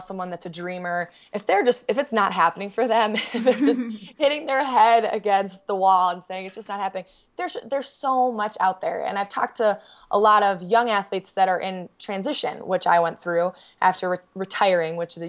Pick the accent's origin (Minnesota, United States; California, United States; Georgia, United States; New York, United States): Minnesota, United States; Minneapolis; now in Park City, United States; So I grew up in Minneapolis. I now live in Park City, Utah because I love the mountains. But even growing up in Minnesota, it's so much my fabric.